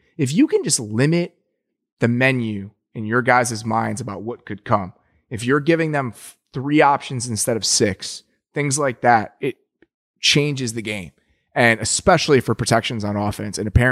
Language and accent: English; Lake Barrington, Illinois, United States; It's the same reason that even though Cole Kmet is from Lake Barrington, which is literally my hometown, I do not recognize him because he went to Viator and not to Barrington.